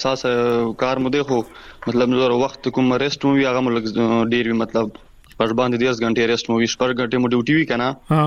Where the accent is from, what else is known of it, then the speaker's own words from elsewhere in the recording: Lakki Marwat, Khyber Pakhtunkhwa, Pakistan; په لکی مروتو کې مونږ چې کومه ملنګ اډه کنه سره ګمبیلا